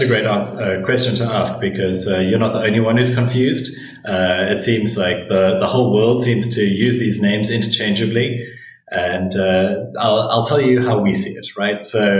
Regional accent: South Africa; I'm a South African originally

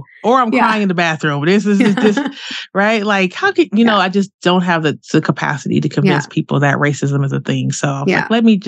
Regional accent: Detroit, Michigan, United States; now in Denver, United States; I am originally from Detroit. I live in Denver

